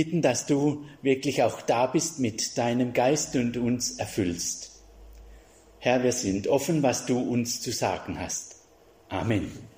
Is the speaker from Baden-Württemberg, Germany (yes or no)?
yes; Hochstetten, Baden-Württemberg, Germany; Ich komme aus Hochstetten, aus der Muttergemeinde von der FEG Speyer.